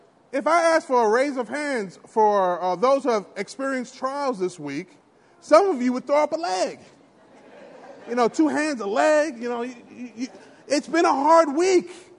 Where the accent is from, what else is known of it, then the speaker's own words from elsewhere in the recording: New York, United States; Y'all know I'm originally from New York.